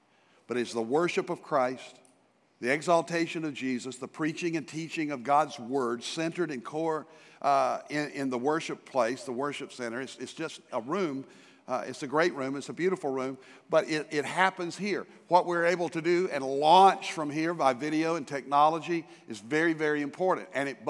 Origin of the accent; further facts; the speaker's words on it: Fort Worth, Texas, United States; which is a church plant from Prestonwood over in Southwest Fort Worth, my hometown, good old Cowtown.